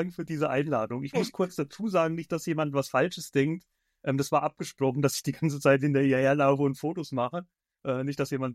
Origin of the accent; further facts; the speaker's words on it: Thuringia, Germany; Ich bin aus Thüringen, genau, ja. Der Mitte von, also ganz in der Mitte von Deutschland.